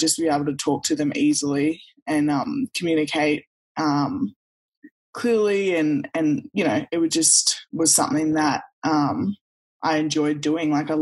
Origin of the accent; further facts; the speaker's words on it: Australia; But then also growing up in Australia as, African-American kids, we stood out a lot.